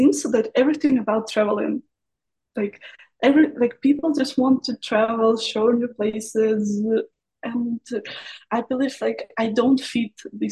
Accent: Perm, Perm Krai, Russia; English is a second language; So I'm originally not from Moscow, and it's like it's a town. The name is Perm.

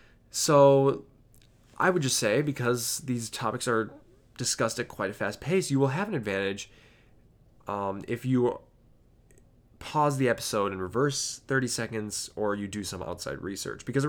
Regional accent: Milwaukee, Wisconsin, United States; I'm a teenager from Milwaukee, Wisconsin.

